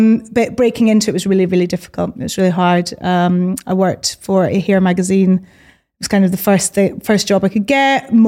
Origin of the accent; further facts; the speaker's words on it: Edinburgh, Scotland, United Kingdom; I'm from Edinburgh.